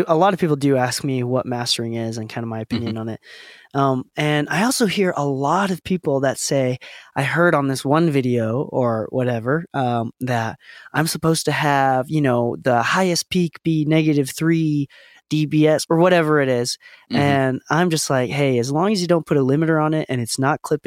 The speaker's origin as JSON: {"language": "English", "town": "Chicago", "region": "Illinois", "country": "United States", "tie": "born or raised there", "said": "I love Chicago. Yeah. I grew up in Chicago."}